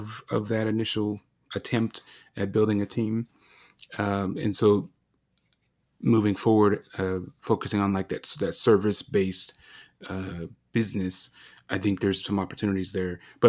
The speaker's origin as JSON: {"language": "English", "region": "Colorado", "country": "United States", "said": "to come to Colorado, you know, my home state."}